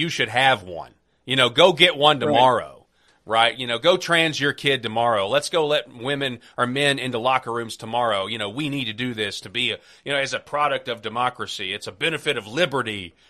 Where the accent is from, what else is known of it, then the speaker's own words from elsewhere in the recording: Arkansas, United States; I live in Arkansas. It's my home state.